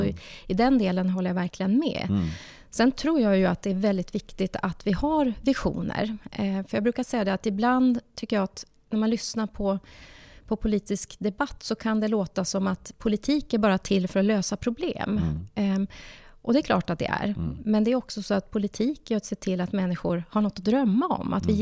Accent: Norrbotten County, Sweden; jag är uppvuxen i arbetarklass i Norrbotten.

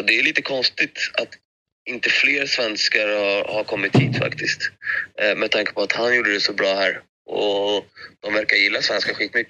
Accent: Greece; med tanke på att jag kom från Grekland också

